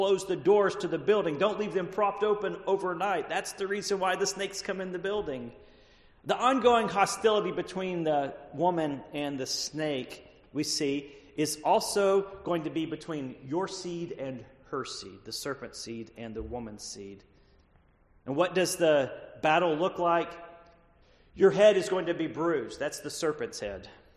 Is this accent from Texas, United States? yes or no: yes; Texas, United States; now in North Carolina, United States; I grew up in East Texas where we have cotton mouths, water moccasins.